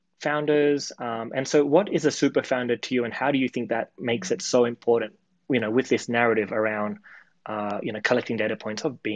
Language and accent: English; Australia; moved away; I'm from Australia. I've only been here a couple of years